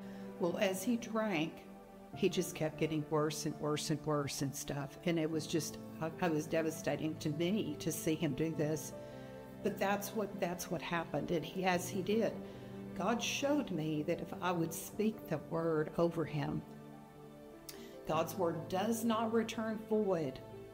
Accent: Beaumont, Texas, United States; I want to tell you how the Lord redeemed me for cancer. I grew up in Beaumont, Texas.

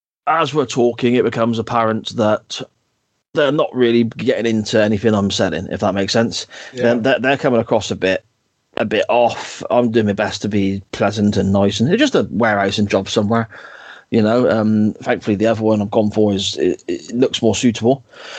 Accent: Gloucester, South West England, United Kingdom; accent: Gloucester; like I said, with my Gloucester accent, I suppose, you know?

